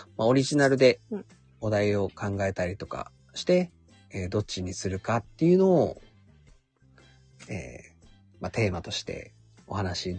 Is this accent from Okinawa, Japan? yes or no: yes; Okinawa, Japan; 我々は、まあ、ウチナーンチュですので。